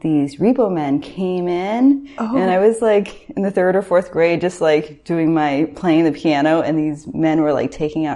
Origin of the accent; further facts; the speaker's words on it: Orange County, California, United States; And I think growing up in Orange County, it's not the most creative community.